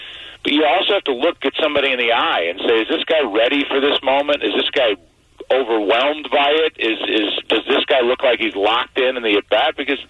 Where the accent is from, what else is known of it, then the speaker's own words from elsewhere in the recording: St. Louis, Missouri, United States; So it was double for me because I'm from St. Louis.